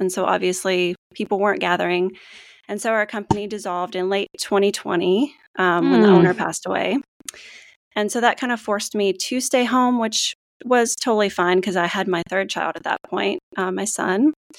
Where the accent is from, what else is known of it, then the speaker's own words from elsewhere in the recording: Tennessee, United States; Yeah. So I was born and raised in Tennessee.